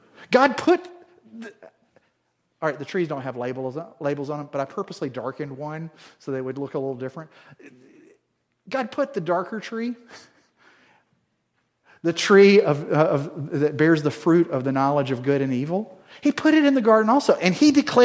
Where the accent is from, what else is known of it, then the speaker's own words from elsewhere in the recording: the South, United States; I was raised in the South in an evangelical culture